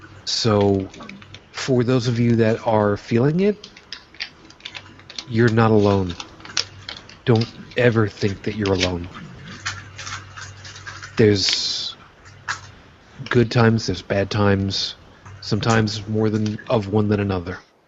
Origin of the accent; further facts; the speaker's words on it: United States; I am admittedly American